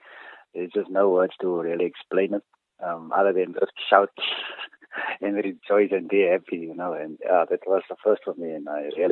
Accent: Kells River, South Africa; I grew up in Kells River

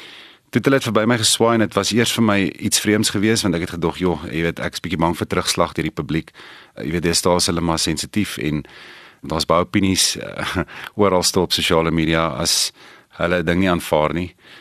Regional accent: Polokwane, Limpopo, South Africa; moved away as an adult; now in Pretoria, South Africa; Ek is nou in Pretoria al seker vir 22 jaar, direk na skool hiernatoe gekom. Ek is oorspronklik van Pietersburg af en dit is eintlik maar daar in my hoërskoolloopbaan wat dit al begin het.

